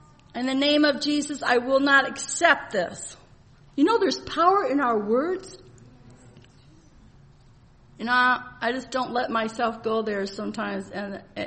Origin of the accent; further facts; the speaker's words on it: Virginia, United States; I'm from Virginia, you know, so a lot of them have porch swings.